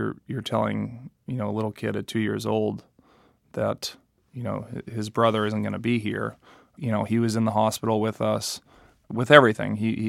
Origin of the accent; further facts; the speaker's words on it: Milton, Massachusetts, United States; I grew up in Milton, Mass.